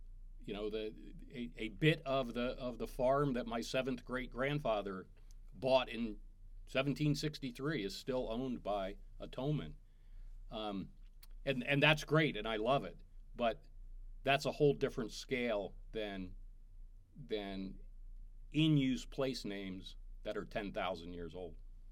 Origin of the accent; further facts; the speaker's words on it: Pennsylvania, United States; Growing up in Pennsylvania, I was a snow freak. I wanted it to snow. Southeast Pennsylvania in the 1970s was not a good place to be if you wanted snow.